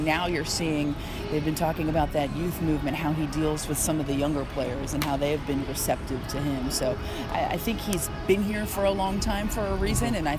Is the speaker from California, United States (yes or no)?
no; Philadelphia, Pennsylvania, United States; You know, growing up in the Philadelphia area, I remember speaking to Mark Zumoff